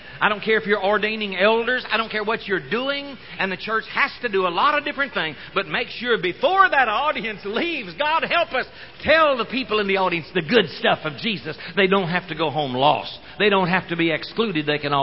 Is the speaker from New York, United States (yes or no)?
no; Oklahoma, United States; we're from Oklahoma here.